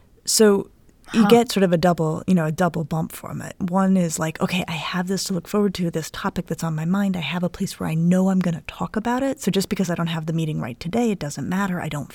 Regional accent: Colorado, United States; I'm from Colorado. And I grew up playing in the snow.

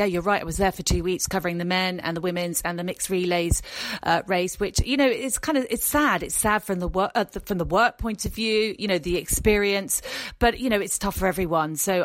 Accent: Spain; spending a lot of my youth growing up in Spain.

